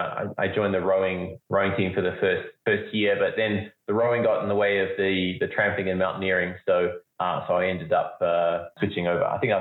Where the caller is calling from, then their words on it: Nairobi, Kenya; I'm calling in from Nairobi in Kenya.